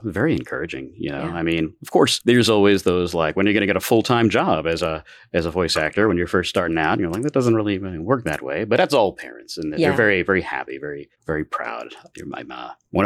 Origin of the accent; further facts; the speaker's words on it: Flushing, New York, United States; Yeah, born and raised in Flushing.